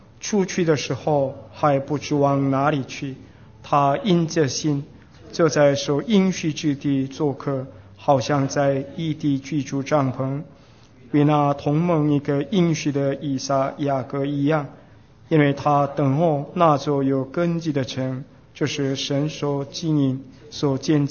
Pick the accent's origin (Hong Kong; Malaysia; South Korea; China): South Korea; Chinese is a second language; now in Taiwan; 我是韩国人，我在台湾宣教已经九年了